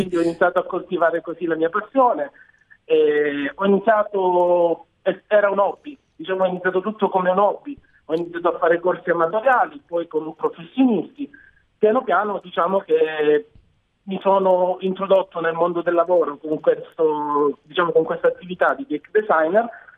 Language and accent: Italian; Crotone, Calabria, Italy; Sì, sono calabrese, sono di Crotone.